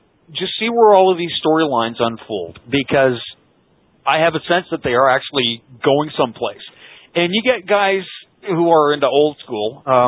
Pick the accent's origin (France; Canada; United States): Canada; accent: Canadian; I'm getting shot on for my Canadian accent with my pronunciations of things